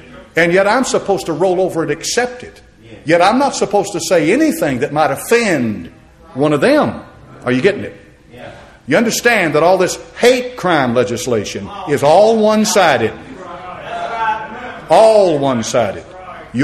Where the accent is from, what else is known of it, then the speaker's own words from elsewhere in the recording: United States; I'm not a Confederate. I'm an American citizen.